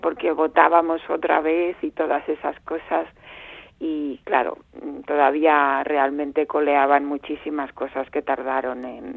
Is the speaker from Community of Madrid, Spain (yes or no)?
yes; Madrid, Community of Madrid, Spain; also born or lived in Getxo; Nací en Guecho, pero porque mi padre estaba trabajando allí. Uh-huh. Y luego ya, pues con poquitos meses, volvimos a la casa de Madrid y es donde me he criado.